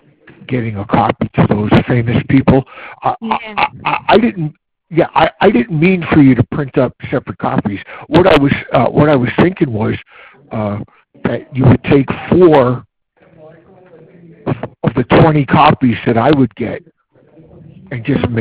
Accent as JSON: {"language": "English", "country": "United States", "said": "Oh, I'm American."}